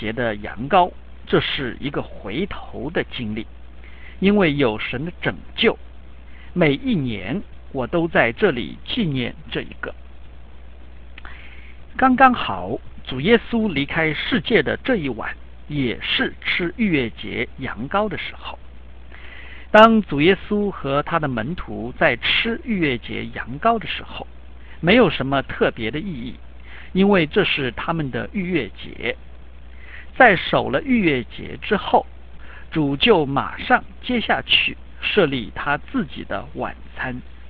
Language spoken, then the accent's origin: Chinese; China; 我们是中国人，没有外国人的风气